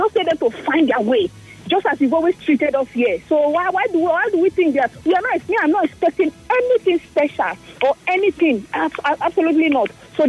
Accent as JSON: {"language": "English", "country": "Nigeria", "said": "You see, Asimi, there's no feeling about being a Nigerian."}